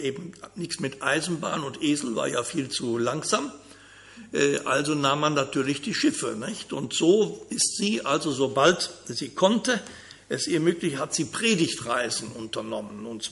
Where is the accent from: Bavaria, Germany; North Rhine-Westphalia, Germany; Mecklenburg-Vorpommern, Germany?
North Rhine-Westphalia, Germany; Bonn; born there; ich bin in Bonn geboren, in Köln geweiht unter von Kardinal Höfner, 69.